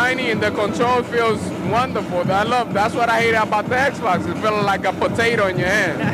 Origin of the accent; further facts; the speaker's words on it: Bronx, New York, United States; I'm from the Bronx.